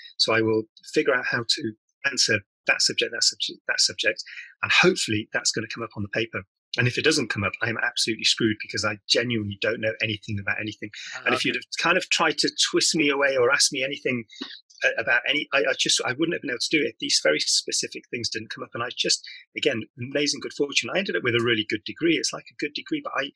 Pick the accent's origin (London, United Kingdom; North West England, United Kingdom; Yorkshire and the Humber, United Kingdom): North West England, United Kingdom; Manchester; born there; My parents are Spanish immigrants, so they're both Spanish. And so I was born in England. I was born up in Manchester